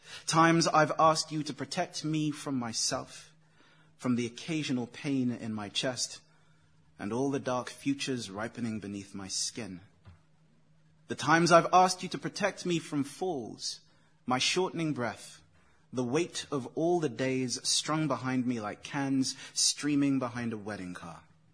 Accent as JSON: {"language": "English", "region": "London", "country": "United Kingdom", "tie": "born or raised there", "said": "So I was raised in London, came up through southeast London"}